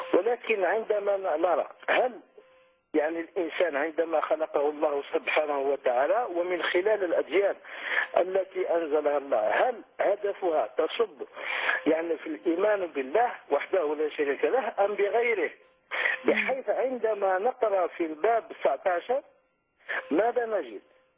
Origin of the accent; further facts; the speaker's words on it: Algeria; أنا من الجزائر